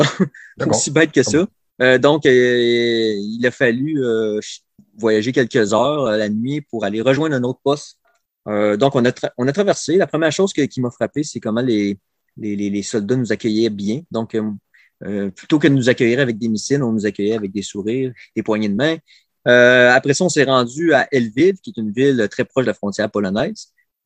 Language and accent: French; Canada; j'ai pu leur expliquer que j'étais du Canada, j'avais un passeport.